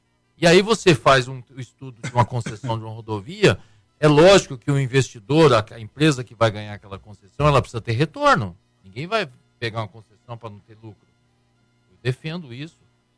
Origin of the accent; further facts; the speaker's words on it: Presidente Prudente, São Paulo, Brazil; Eu, quando era jovem estudante em São Paulo, de engenharia, na capital, quando eu ia para o interior da minha cidade, Presidente Prudente